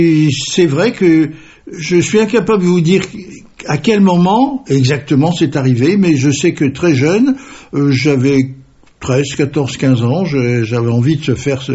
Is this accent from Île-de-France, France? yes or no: yes; Paris, Île-de-France, France; also born or lived in Normandy; je me considère maintenant bien imprégné et parfaitement Bourguignon. Mais en fait, j'ai passé toute mon enfance en Normandie et surtout en région parisienne, à Paris même d'ailleurs.